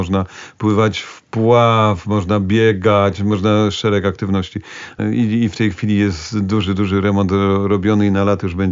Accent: Zgierz, Łódź Voivodeship, Poland; born there; mógłby i o tych dawnych czasach i o Zgierzu i o tych budynkach

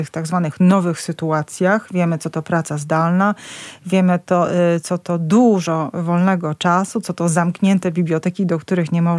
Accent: Puławy, Lublin Voivodeship, Poland; miałam taką ukochaną bibliotekę w moim mieście, w którym się wychowałam, w Puławach.

